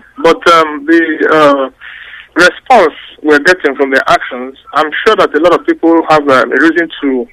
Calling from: Luton, East of England, United Kingdom; I'm calling from Luton.

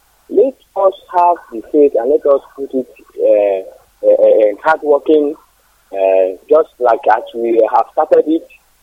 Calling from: Asaba, Delta, Nigeria; I'm calling from Asaba.

